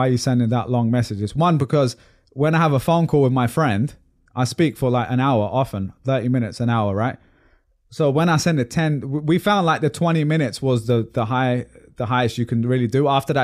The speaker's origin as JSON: {"language": "English", "country": "United Kingdom", "lives_now": "United States", "said": "that might be me because I'm a Brit living in the States"}